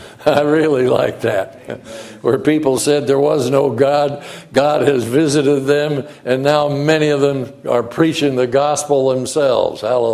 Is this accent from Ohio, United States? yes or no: no; Thomaston, Connecticut, United States; And even that church that I grew up in Thomaston, Connecticut, that church was a congregational church